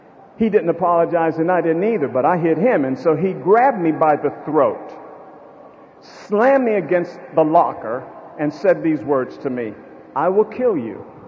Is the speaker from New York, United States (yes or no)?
yes; Buffalo, New York, United States; I grew up in Buffalo, New York. I grew up in the Willard Park Projects. It's a wonderful place.